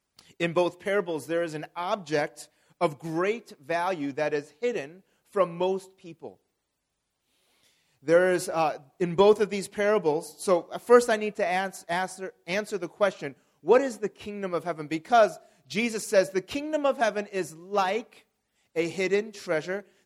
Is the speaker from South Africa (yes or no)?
no; United States; I grew up in the 1990s, and I grew up in the United States